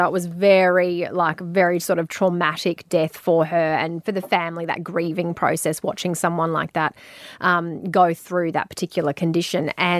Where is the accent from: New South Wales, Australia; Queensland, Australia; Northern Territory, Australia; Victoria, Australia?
Queensland, Australia; Bundaberg; Right, so growing up in Bundy. Three channels.